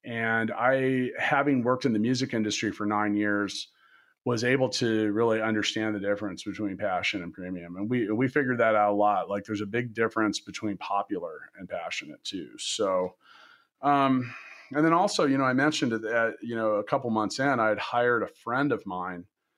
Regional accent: Kansas City, Kansas, United States; now in Indianapolis, United States; I'd moved to Indianapolis. I didn't know anybody. I'm from Kansas and Kansas City.

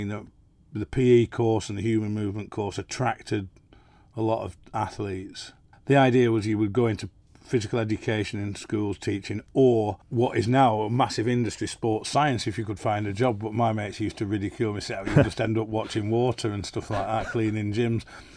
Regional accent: Embsay, Yorkshire and the Humber, United Kingdom; So he moved back to Yorkshire when I was about 6. Then we lived in a lovely village called Emsey outside Skipton.

